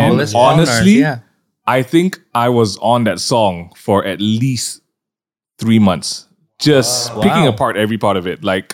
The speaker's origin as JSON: {"language": "English", "country": "Philippines", "said": "We're Filipino."}